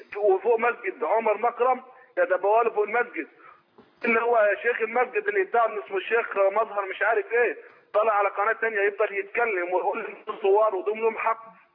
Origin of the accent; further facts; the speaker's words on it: Egypt; now in Saudi Arabia; احنا كمصريين هنا في السعوديه